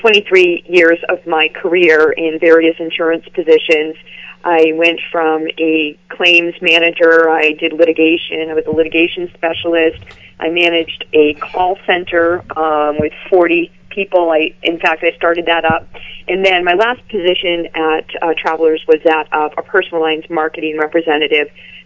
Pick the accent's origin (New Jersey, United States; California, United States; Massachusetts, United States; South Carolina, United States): Massachusetts, United States; Rockport; So I grew up in Rockport, attended Rockport Public Schools, where I was part of the National Honor Society and a varsity cheerleader, oldest of four children.